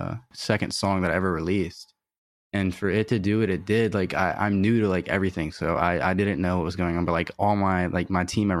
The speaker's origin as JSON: {"language": "English", "region": "Alabama", "country": "United States", "said": "Like, I'm not supposed to be here. I'm from Alabama."}